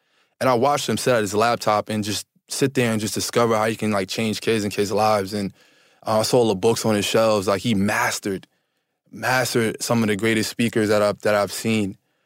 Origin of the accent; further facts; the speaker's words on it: Harlem, New York, United States; I'm from Polo Grounds Projects in Harlem. I thought that I lived a hard life until I met Kylan.